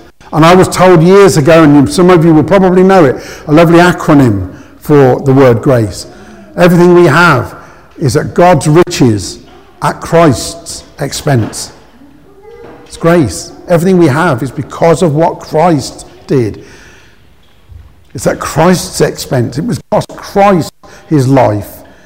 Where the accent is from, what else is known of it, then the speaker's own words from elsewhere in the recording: London, United Kingdom; born there; And when I was born, I was born in London.